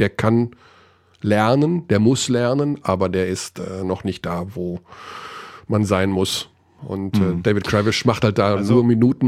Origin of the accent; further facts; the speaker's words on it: Hagen, North Rhine-Westphalia, Germany; es ist direkt neben meiner Heimatstadt